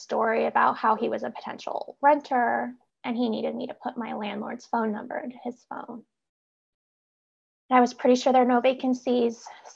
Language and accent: English; Washington, United States; And I'm from the Puget Sound area. I grew up here. I've lived in Seattle for 7 years.